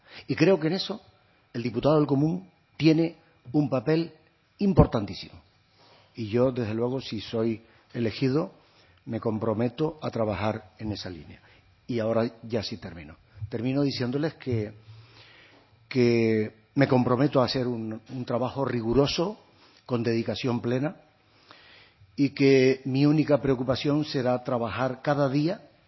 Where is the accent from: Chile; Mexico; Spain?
Spain; Canary Islands; Como concejal y como alcalde de mi pueblo, como consejero del Cabildo de mi isla y como viceconsejero del Gobierno de Canarias.